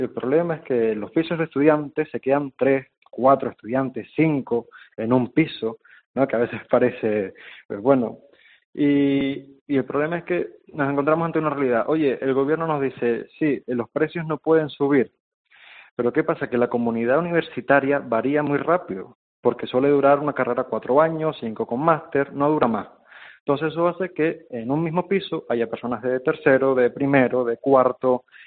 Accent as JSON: {"language": "Spanish", "region": "Canary Islands", "country": "Spain", "said": "yo que soy de Fuerteventura, que es una isla no capitalina"}